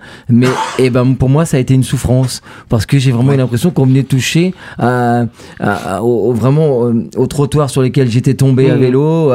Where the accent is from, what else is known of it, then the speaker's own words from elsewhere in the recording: Champ-le-Bœuf, Grand Est, France; les lieux de notre enfance, on a l'impression qu'ils sont plus à nous qu'à d'autres. Et moi, quand j'ai quitté le Champ-le-Bœuf, j'ai toujours eu l'impression que le Grand Parc, par exemple, personne ne le connaissait mieux que moi.